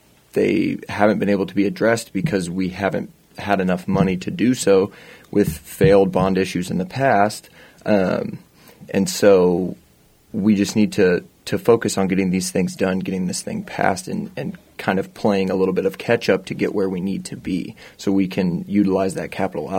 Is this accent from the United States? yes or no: yes; Riley, Kansas, United States; I grew up in Riley. Went to Riley County grade school from preschool through 8th grade